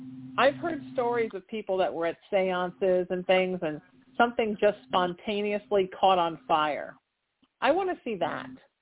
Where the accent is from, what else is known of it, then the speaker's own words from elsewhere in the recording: Ireland; But we're Irish, so we believe it's all real.